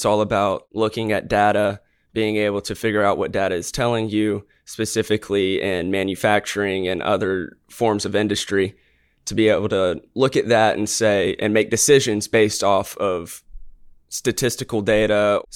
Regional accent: Pensacola, Florida, United States; I grew up in Pensacola, Florida.

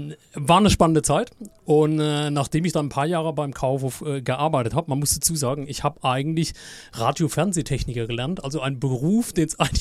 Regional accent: Rhineland-Palatinate, Germany; Ich bin aus der Pfalz auf jeden Fall.

